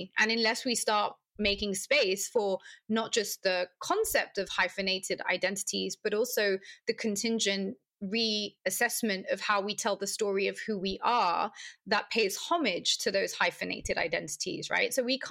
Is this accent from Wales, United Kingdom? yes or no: no; London, United Kingdom; I think I've always thought of myself as a Londoner